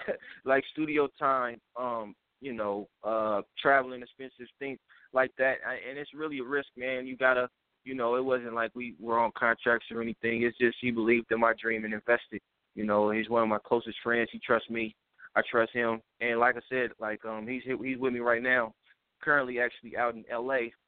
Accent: Kansas City, Missouri, United States; now in California, United States; I'm actually from Kansas City, Missouri. That's where I was born and raised

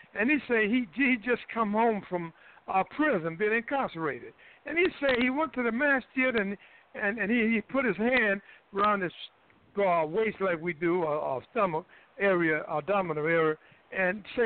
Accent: Durham, North Carolina, United States; I was walking in Durham, North Carolina yesterday in my hometown

